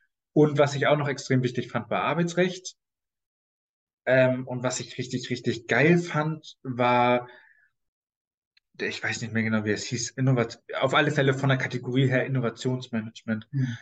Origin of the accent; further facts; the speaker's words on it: Germany; ich bin Deutscher durch und durch